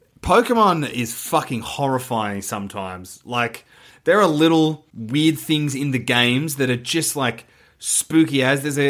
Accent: Geelong, Victoria, Australia; But basically, in my hometown of Geelong, there is the old Geelong jail, which is haunted.

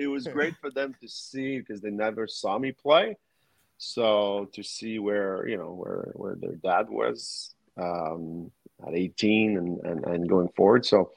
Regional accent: Laval, Quebec, Canada; We went to a lot of junior games because Mario was playing in my hometown in Laval.

